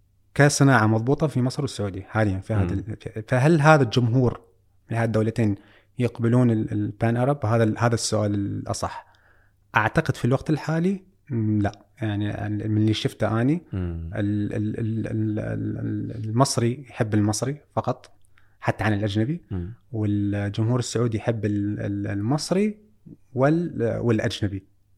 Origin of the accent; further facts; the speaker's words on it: Iraq; وأكو عندنا بالعراق حسيت حس روائي القصص حلو عند أي واحد.